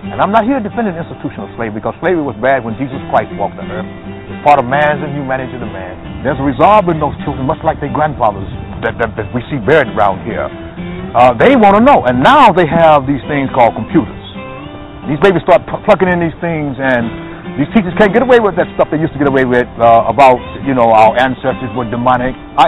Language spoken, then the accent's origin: English; the South, United States; I'm a Southerner, first of all.